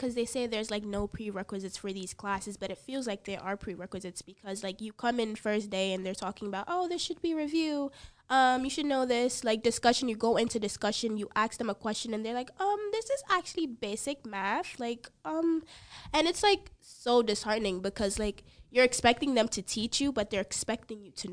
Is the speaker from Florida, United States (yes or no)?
no; Bronx, New York, United States; we're both from the Bronx.